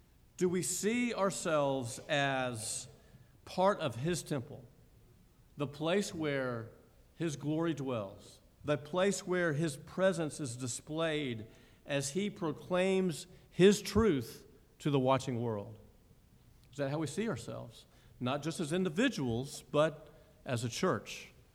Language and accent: English; Augusta, Georgia, United States; I'm from Augusta, I'm all into that.